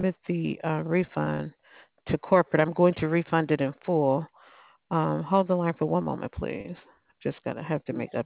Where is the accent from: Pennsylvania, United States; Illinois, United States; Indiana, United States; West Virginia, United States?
Illinois, United States; Chicago; now in Georgia, United States; I was just telling my daughter I wanted to see some snow. I'm from Chicago.